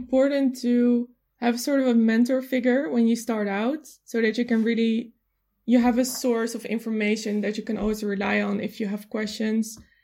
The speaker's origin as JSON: {"language": "English", "country": "Netherlands", "second_language": "English", "said": "I'm 22 years old. I'm from the Netherlands."}